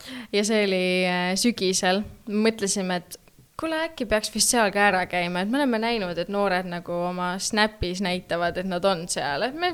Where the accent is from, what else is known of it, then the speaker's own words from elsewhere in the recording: Tallinn, Harju County, Estonia; kuna ma olen Lasnamäelt, siis ma olin nagu, oh, kodu, Lasnamägi, täitsa.